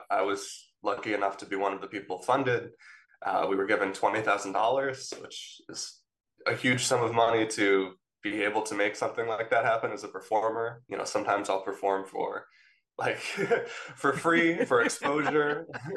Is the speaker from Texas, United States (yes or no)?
no; Buffalo, New York, United States; yeah, well, so I grew up in Buffalo, New York.